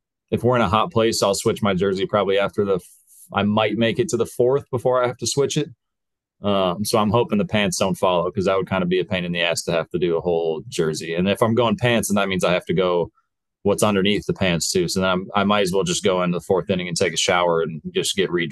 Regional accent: Houston, Texas, United States; also born or lived in Austin / Philadelphia / Chicago; So I was born in Houston. I went from Houston to Austin, Austin to Philly, Philly to Chicago, and then finally Chicago down here to finally kind of put some roots down. So growing up, I was always an Astros fan.

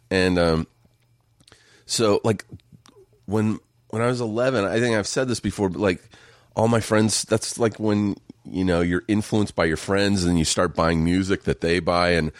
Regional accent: Riverside, California, United States; Riverside, just an hour east

